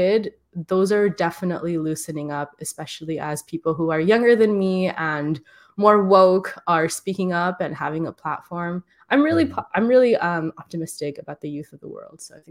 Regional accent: Hyderabad, Telangana, India; I'm from Hyderabad and there's like no trees anymore. Like, it's so dense and it's so crowded. I'm from Old City. So that's the heart of, you know, the city, and it's very crowded.

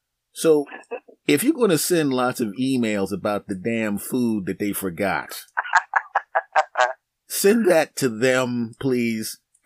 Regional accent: Philadelphia, Pennsylvania, United States; from down a few miles away from here in Philadelphia. They have my hometown cheesesteaks and cream cheese and all the hoagies and all that kind of stuff.

